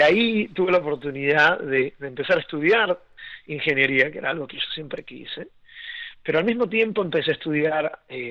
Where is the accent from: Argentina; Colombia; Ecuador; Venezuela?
Venezuela; Puerto Ordaz, Bolívar; nací en Venezuela, hice el bachillerato en Puerto Ordaz.